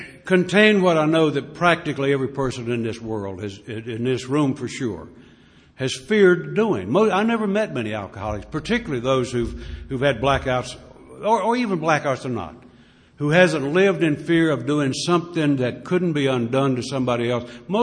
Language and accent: English; Mayberry, North Carolina, United States; I started to live a way of life that I honestly didn't know existed when I grew up in Mayberry down in North Carolina.